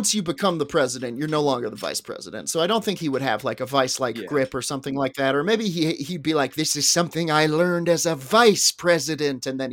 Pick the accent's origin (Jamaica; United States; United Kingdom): United Kingdom; Scotland; I'm from Scotland.